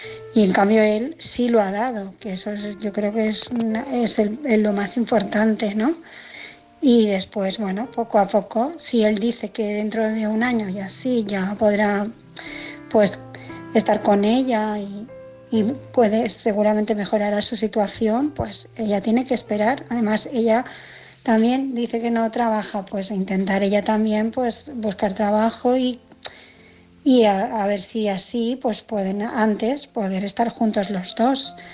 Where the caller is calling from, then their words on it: Barcelona, Catalonia, Spain; de Barcelona y era para opinar